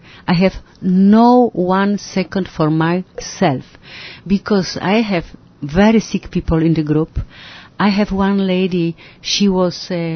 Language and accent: English; Poland; English is a second language; I'm from Poland.